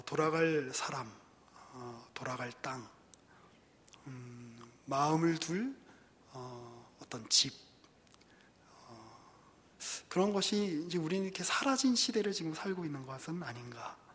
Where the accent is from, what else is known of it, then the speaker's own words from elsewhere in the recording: Seoul, South Korea; 저도 이제 서울에서 계속 학교를 다니고 이 근방에서 나고 자랐기 때문에